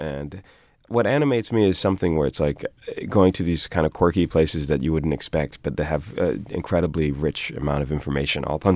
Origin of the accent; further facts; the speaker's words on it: Washington, District of Columbia, United States; now in Baltimore, United States; coming from D.C., which is, you know, I grew up near DuPont Circle and then moved out to way up Rock Creek Park.